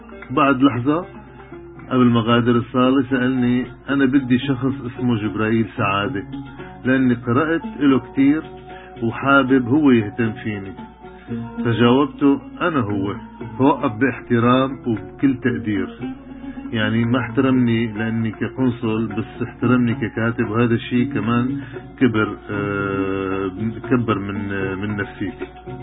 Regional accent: Latakia, Latakia Governorate, Syria; من مواليد اللاذقية بتاريخ 29 تشرين الثاني 1922، تلقيت دراسة الابتدائية والمتوسطة بهي المدينة الجميلة يلي بتطلع على البحر المتوسط، وهي مدينة قديمة تاريخيا

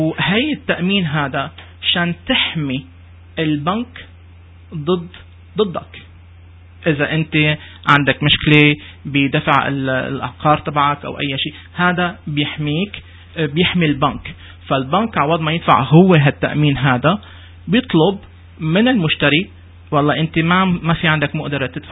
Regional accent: Syria; نحن متعودين كسوريين أو كعرب مجتمع عربي

